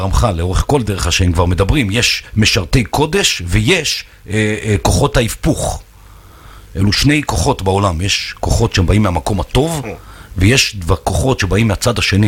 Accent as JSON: {"language": "Hebrew", "town": "Jerusalem", "region": "Jerusalem District", "country": "Israel", "tie": "born or raised there", "said": "אנחנו גדלתי בקריית צאנז בירושלים"}